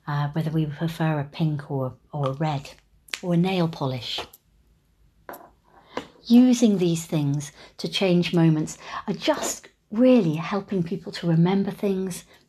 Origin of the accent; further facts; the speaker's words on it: London, United Kingdom; As I come from London, maybe people will have been to London.